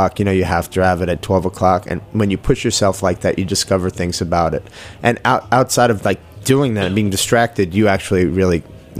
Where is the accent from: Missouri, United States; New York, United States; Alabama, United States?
New York, United States; Jericho; Well, I started off in, I guess you'd say, Syringtown, and then after my parents got divorced, we moved to Jericho.